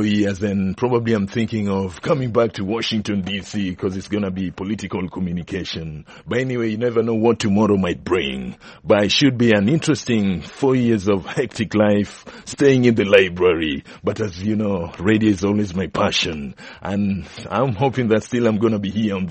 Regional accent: Kenya; I come from Kenya and athletics comes natural.

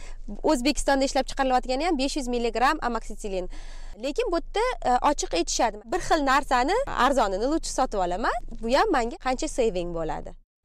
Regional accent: Tashkent, Uzbekistan; moved away as an adult; now in United States; Toshkentlikman. Amerikaga 2013-yil student bo'lib kelganman.

